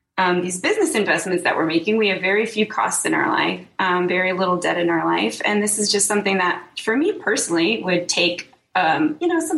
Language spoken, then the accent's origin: English; Illinois, United States; I'm originally from just outside Chicago.